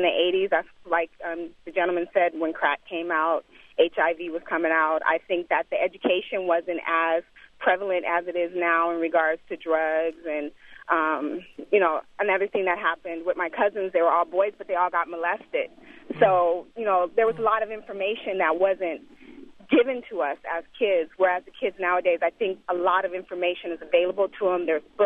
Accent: Oakland, California, United States; now in Sacramento, United States; I grew up in Oakland, California, early 70s up until the late 80s, Bancroft East 14th area, and there was a lot of drugs.

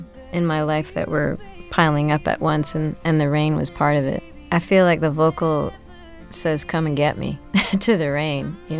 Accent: Northeast, United States; now in Texas, United States; I'm from the Northeast, and I thought I'd seen weather.

